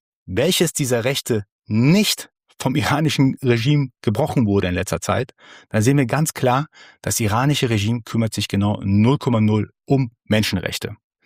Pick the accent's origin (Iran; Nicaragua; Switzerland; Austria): Iran; Als gebürtiger Iraner habe ich natürlich in den letzten Podcast-Folgen viel über das Thema Iran gesprochen.